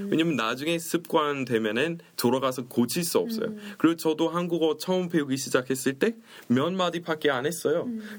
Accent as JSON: {"language": "Korean", "town": "Daegu", "region": "North Gyeongsang", "country": "South Korea", "said": "그러니까 여자이고 대구에서"}